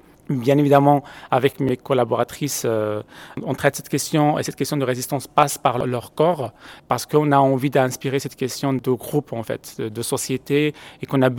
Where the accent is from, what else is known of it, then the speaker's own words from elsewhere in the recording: Morocco; J'ai grandi au Maroc, donc dans l'artisanat marocain, il y a toujours eu de la géométrie.